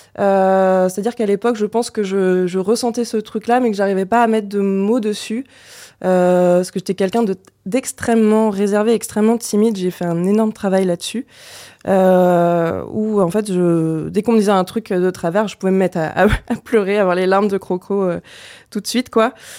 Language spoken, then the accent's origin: French; Cambrai, Hauts-de-France, France; born there; je viens de Cambrai, donc la blague de « je fais des bêtises », je l'ai entendue au moins 1000 fois dans ma vie. Ma maman est lilloise et mon père est cambraisien et du coup ça a donné moi qui est née à Cambrai.